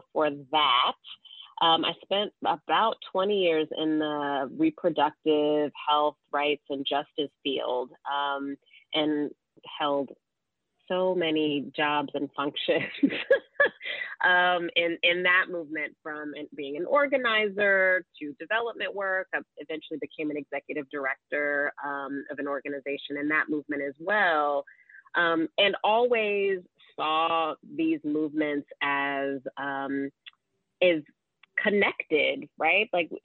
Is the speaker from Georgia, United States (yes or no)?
yes; Georgia, United States; also born or lived in Colorado; I'm from Georgia originally, lived in Colorado on and off for about 8 years.